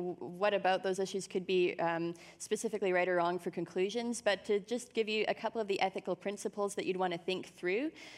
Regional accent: Canada; I'm from Canada

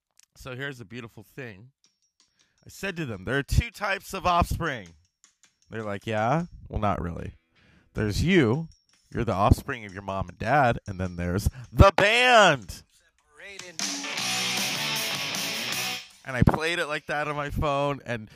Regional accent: Stockton, California, United States; So when I meet people and I'm like in another town, where are you from? I'm from Stockton.

